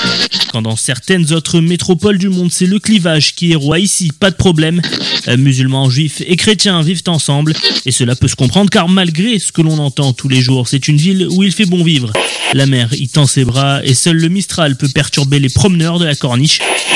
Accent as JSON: {"language": "French", "town": "Marseille", "region": "Provence-Alpes-Côte d'Azur", "country": "France", "said": "C'est d'ailleurs un peu comme ça qu'on aime se définir là-bas. On est Marseillais avant d'être Français."}